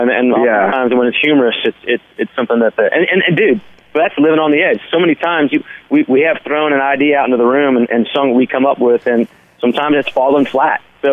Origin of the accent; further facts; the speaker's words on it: Nashville, Tennessee, United States; being that we're all from Nashville, we're the Nashville songwriter guys